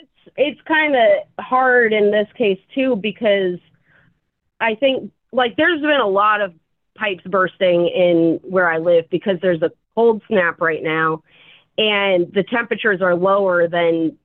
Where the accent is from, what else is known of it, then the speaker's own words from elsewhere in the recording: Chicago, Illinois, United States; See, I'm from Chicago, so I know what real cold is, been here for long enough.